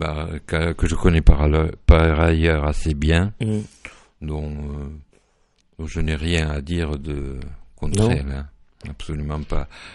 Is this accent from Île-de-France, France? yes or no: no; La Guépie, Occitanie, France; je suis né à La Guépie, je suis né parmi vous, j'ai vécu parmi vous pendant très très longtemps. Je vous connais parfaitement, je connais parfaitement ce département